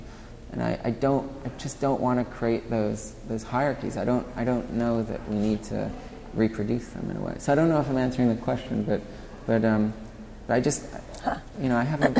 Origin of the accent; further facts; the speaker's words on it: New York, United States; now in Philadelphia, United States; In New York.